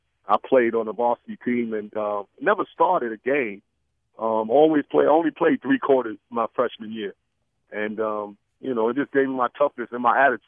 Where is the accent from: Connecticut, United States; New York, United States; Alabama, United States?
New York, United States; You know, I'm from New York.